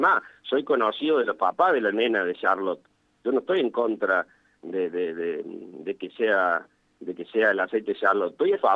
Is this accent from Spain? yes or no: no; Argentina; me parece que como argentinos vamos a llegar, ¿no?